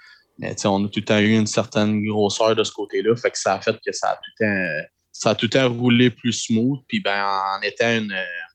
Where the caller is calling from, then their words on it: Saint-Louis-de-Gonzague, Quebec, Canada; Ben, moi, je suis à Saint-Louis-de-Gonzague.